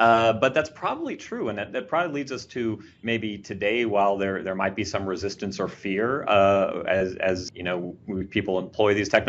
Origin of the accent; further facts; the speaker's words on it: Seattle, Washington, United States; Well, this movie took place in Seattle, my hometown.